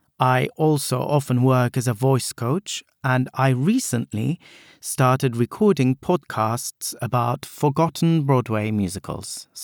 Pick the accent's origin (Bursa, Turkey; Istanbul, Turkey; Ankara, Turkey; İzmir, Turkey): Istanbul, Turkey; first language Turkish; English is a second language; moved away as an adult; now in England; and I'm a native Turkish speaker. I was born and raised in Istanbul, and I moved to England when I was 20 years old to study musical theatre.